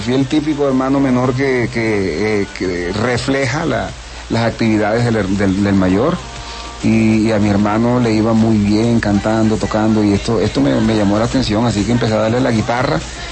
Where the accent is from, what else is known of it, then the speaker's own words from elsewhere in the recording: Maracaibo, Zulia, Venezuela; also born or lived in Colombia; Y me siento hoy día afortunado, ¿sabes? De esa región en la que crecí, en La Guajira